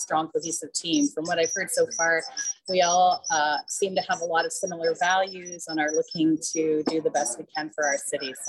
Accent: Guelph, Ontario, Canada; also born or lived in Edmonton; So I was born out in Edmonton for a couple of years and then came back to Guelph. So I have a long history.

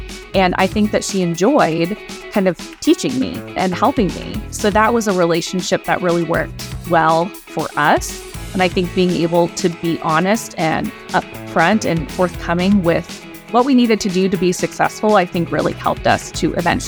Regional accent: Iowa, United States; So I grew up in Iowa, and I ended up settling on Central College, which is a small private college in Iowa with a long history in study abroad.

